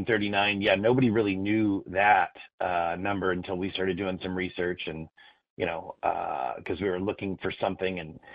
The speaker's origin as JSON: {"language": "English", "town": "Napa", "region": "California", "country": "United States", "tie": "born or raised there", "said": "I grew up in Napa. I was the only white kid in class. It was all Hispanics and field workers. And so all I knew was the Mexican culture, which I love. And it's a big piece of who I am. I speak fluent Spanish."}